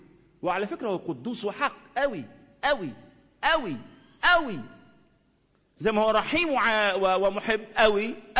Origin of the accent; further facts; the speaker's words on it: Upper Egypt, Egypt; ده حتى عندنا في الصعيد يا اخي يقول لك العيش والملح ما يتخانش